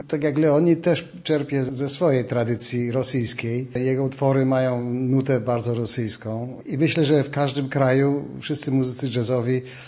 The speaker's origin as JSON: {"language": "Polish", "town": "Kraków", "region": "Lesser Poland", "country": "Poland", "tie": "born or raised there", "moved": "as an adult", "said": "Ja jestem Polakiem i do 20 roku życia mieszkałem w tym kraju. Jestem krakowianinem"}